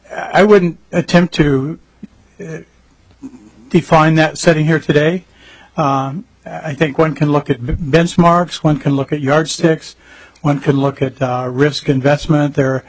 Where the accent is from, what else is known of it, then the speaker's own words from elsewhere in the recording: Missouri, United States; I'm originally from Missouri, the show me state.